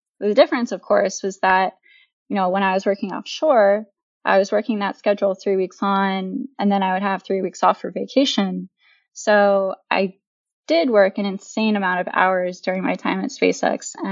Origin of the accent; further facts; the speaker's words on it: Fairfax, Virginia, United States; And so this year, a boy named Alexander from actually my hometown in Fairfax, Virginia, won the contest